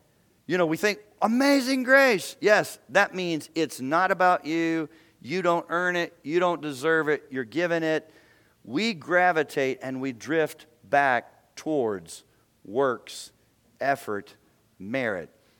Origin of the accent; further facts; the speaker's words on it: Cincinnati, Ohio, United States; that's why I say I'm from Cincinnati. I'm from Cincinnati.